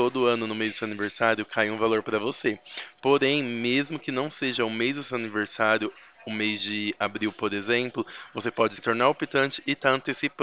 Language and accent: Portuguese; São Paulo, Brazil; Não, eu não sou de Três Lagoas, eu sou do interior de São Paulo.